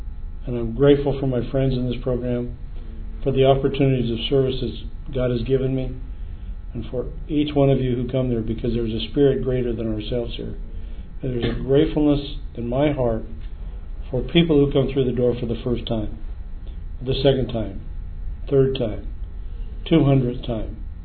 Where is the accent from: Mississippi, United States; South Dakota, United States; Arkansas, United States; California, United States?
California, United States; San Diego; I'm from San Diego, California.